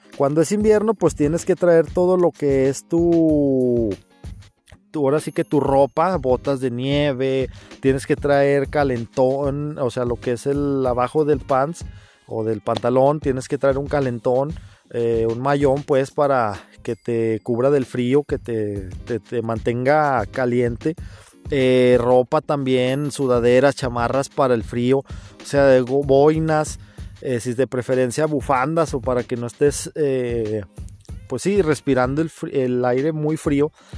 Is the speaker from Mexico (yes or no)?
yes; Mexico; now in Dauphin, Canada; Aquí somos 11 mexicanos nada más, alrededor de 11 mil personas que existen, nada más hay 11 mexicanos.